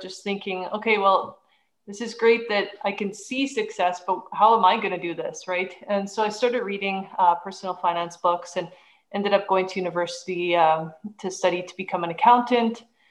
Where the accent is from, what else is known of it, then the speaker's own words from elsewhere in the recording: Canada; And as you mentioned, I'm from Canada.